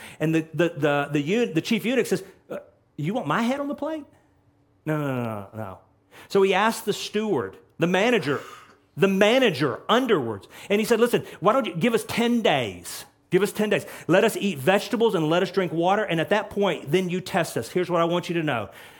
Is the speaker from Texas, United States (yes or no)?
yes; Texas, United States; Listen, I'm from Texas, so I'm not talking about that.